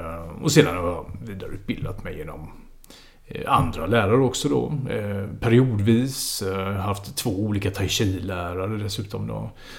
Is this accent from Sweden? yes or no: yes; Gothenburg, Västra Götaland County, Sweden; Jag är 45 år, från Göteborg från början, boende i Skåne.